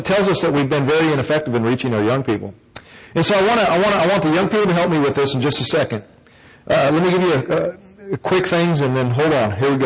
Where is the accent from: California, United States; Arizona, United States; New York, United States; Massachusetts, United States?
Arizona, United States; Now, I'm not from Texas, but in Arizona, they teach us how to add.